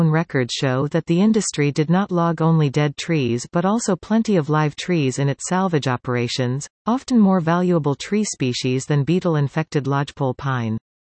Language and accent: English; Canada; As a Canadian who has lived both in Canada and abroad, I know we are respected as being an example of a democratic country.